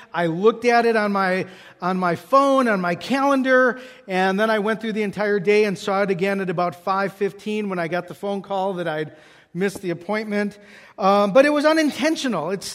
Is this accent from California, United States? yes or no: no; Waukesha, Wisconsin, United States; And I found out that he was coming to my hometown. I lived in Waukesha, Wisconsin.